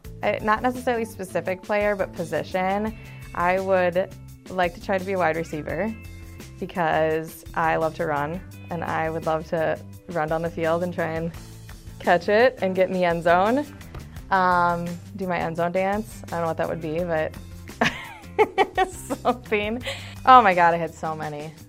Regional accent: Edina, Minnesota, United States; I am from Edina, and this is my fourth season with the Vikings.

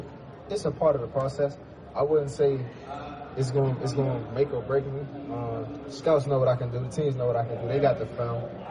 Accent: Washington, District of Columbia, United States; born or raised there

